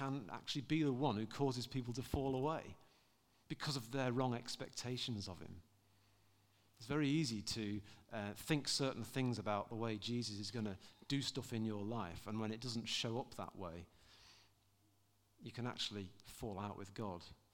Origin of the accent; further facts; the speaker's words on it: South East England, United Kingdom; born there; So, see, despite my accent, I was born in Hampshire.